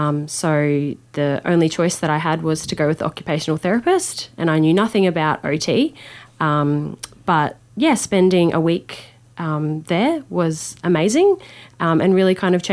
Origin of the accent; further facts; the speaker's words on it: Innisfail, Queensland, Australia; now in Brisbane, Australia; my mob are from far north Queensland as well. So I'm a proud Cookie Yalanji woman, and I grew up in a small town called Innisfail, and I've been living here in Brisbane for the past 4.5 years